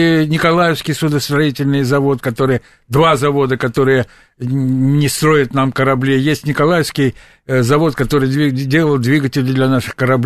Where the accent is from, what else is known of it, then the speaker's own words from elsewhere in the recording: Zhytomyr Oblast, Ukraine; also born or lived in Lviv, Ukraine; я во Львове 4 года учился, да, вырос, родился в Житомирской области